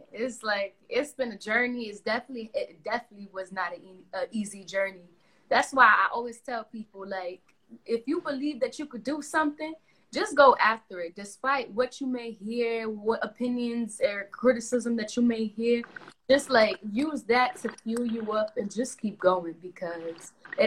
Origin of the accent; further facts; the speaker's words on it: Bronx, New York, United States; I was from, you know, of course I'm from the Bronx.